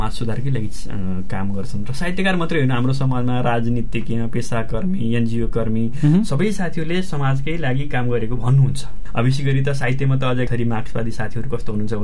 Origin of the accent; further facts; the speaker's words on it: Phalewas, Gandaki Province, Nepal; also born or lived in Shillong, India; 3-4 वर्षकोमा म चाहिँ नेपाल आएँ। मेरो खास पहाड ओरिजिनल घर चाहिँ पर्वत जिल्लाको कुर्गा फलेवास नगरपालिका हो अहिलेको।